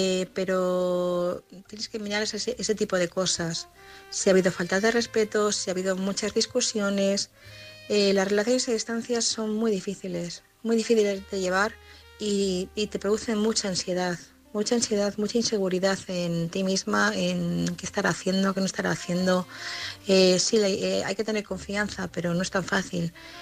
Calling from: Madrid, Community of Madrid, Spain; de Madrid

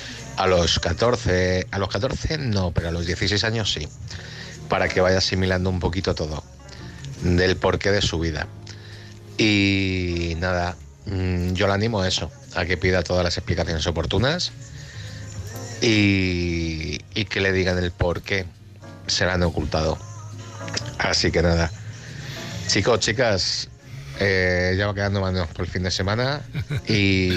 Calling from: Madrid, Community of Madrid, Spain; de Madrid.

